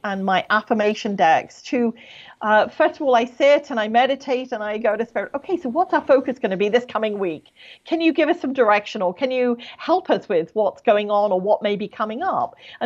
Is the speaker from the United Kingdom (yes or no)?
yes; United Kingdom; now in Canada; I'm British, yes. And I only emphasize that because I live in Canada.